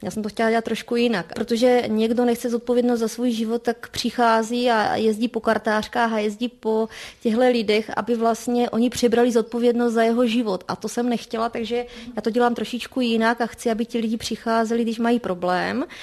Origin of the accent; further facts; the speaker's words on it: Hvozdeček, Olomouc Region, Czechia; born there; Já jsem se narodila tady v malé vesničce ve Hvozdečku, to je tak 4 kilometry od Bouzova.